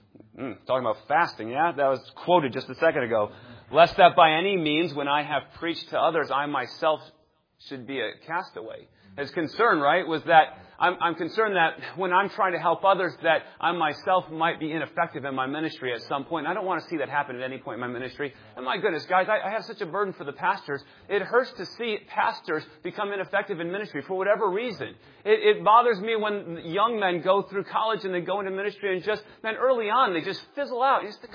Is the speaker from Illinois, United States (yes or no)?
yes; Chicago, Illinois, United States; also born or lived in Texas; now in Kansas, United States; So born and raised in Chicago, lived in Texas for 11 years, and now in Kansas for two.